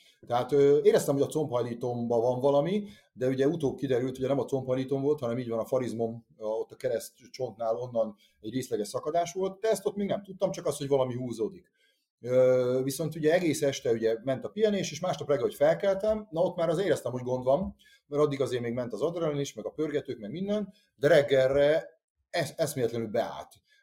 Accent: Battonya, Békés, Hungary; de hát én ugye Batonyára származok, az egy ilyen kis város végül is, hát nem mondom falunak, mert ugye megvan a városi cím, de 5000 alatti városról beszélünk

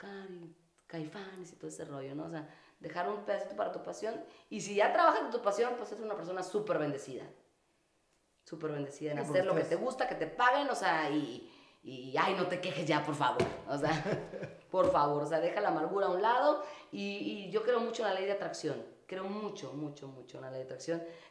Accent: Monterrey, Nuevo León, Mexico; Soy una regia aquí, así la regia, y así somos todas las regias

